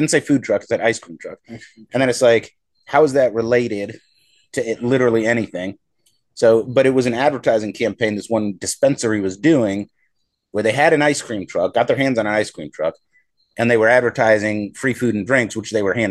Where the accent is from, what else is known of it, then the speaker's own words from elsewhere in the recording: United States; I'm American. I'll do whatever I want, and I'm going to get the mail naked.